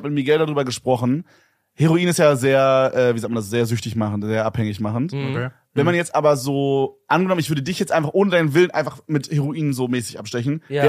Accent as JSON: {"language": "German", "region": "Berlin", "country": "Germany", "said": "Und ich komme aus Berlin, Digga."}